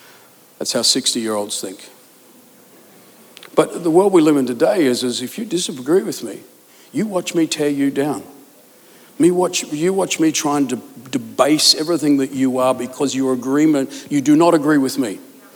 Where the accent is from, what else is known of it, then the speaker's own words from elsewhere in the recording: Australia; now in England; because I come from Australia and we have only this many, and you come to England and have this many.